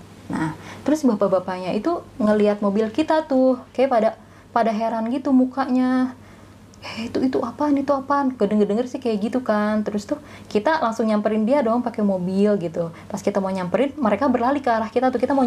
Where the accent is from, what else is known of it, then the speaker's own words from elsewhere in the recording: West Java, Indonesia; walaupun aku orang Sunda, tapi kalau Sundanya lemes kayak gitu, aku juga nggak ngerti dia ngomong apa.